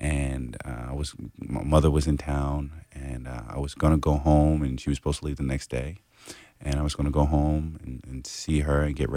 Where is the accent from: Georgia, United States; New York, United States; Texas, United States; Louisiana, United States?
New York, United States; New York City; I grew up in New York City. I've seen a lot and dealt with a lot of social issues, especially regarding police and the community.